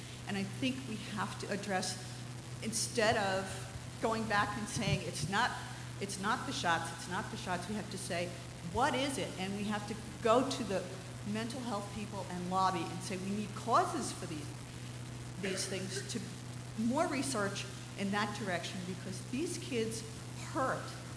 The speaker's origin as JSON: {"language": "English", "region": "Connecticut", "country": "United States", "said": "and I'm from Connecticut. I'm an immunization coordinator in a local health district."}